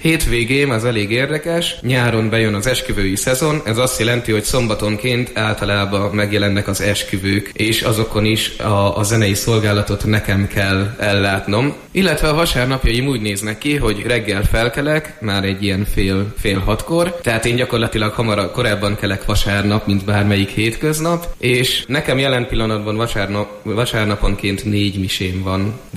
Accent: Eger, Heves, Hungary; Igazából én Egerben születtem, és már 22 éve itt is élek. Nagyon szeretem ezt a várost. Mivel itt élek és itt is tanulok, nem is tervezek majd a későbbiekben sem elmenni Egerből.

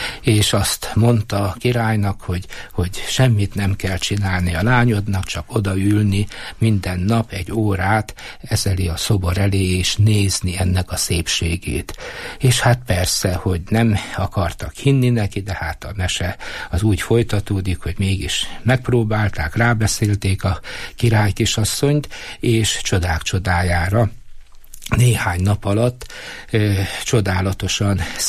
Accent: Kisvárda, Szabolcs-Szatmár-Bereg, Hungary; én ott nem messze születtem, laktam Kisvárdán Mária Pócstól

